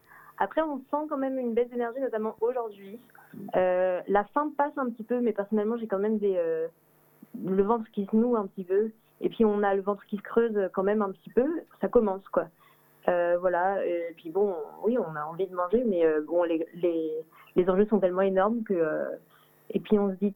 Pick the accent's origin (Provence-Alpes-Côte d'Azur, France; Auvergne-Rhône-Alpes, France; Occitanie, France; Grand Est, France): Auvergne-Rhône-Alpes, France; Lyon; j'ai 24 ans, je viens de Lyon.